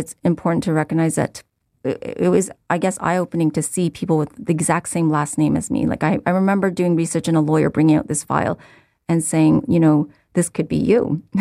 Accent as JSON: {"language": "English", "country": "Canada", "tie": "born there", "said": "and I was born in Canada."}